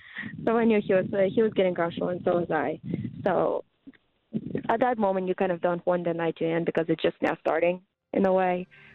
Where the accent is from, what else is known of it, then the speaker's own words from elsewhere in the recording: Russia; now in United States; Well, that I was adopted from Russia and that I came to the United States about 14 years ago at this point. That was just how I grew up and what my family is like now.